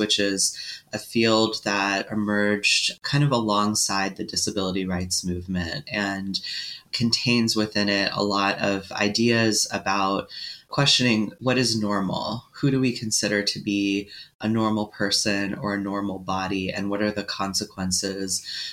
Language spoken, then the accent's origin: English; United States; And I should say, and it may be obvious to your audience, that I'm from the United States.